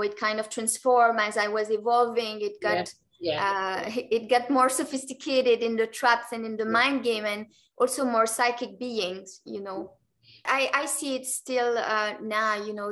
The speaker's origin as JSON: {"language": "English", "country": "Belgium", "tie": "born or raised there", "said": "So I grew up in Belgium, in a small town, and I'm back there actually, living there for a few years now."}